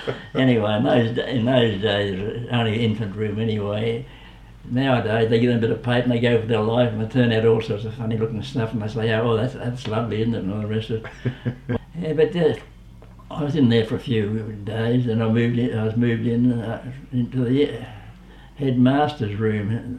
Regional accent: Hamilton, Victoria, Australia; and I had looked through it, and I thought, well, I came from Hamilton.

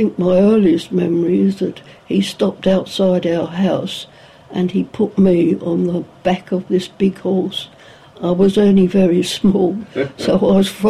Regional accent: London, United Kingdom; born there; By Whitechapel and Hackney on the other side. And, well, it was a very busy East working class area.

